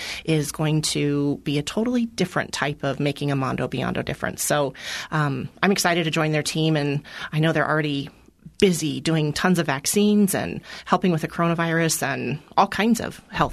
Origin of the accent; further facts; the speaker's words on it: Colorado Springs, Colorado, United States; now in Greeley, United States; I grew up in Colorado Springs and came here to go to UNC. And like many people, ended up staying after I graduated.